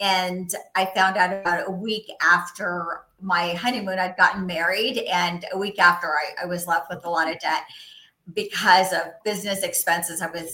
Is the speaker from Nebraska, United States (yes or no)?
no; California, United States; first language Spanish; English is a second language; But I grew up in Orange County. I'm one of three daughters and a son of immigrant parents that insisted we speak Spanish at home and that we learn English at school.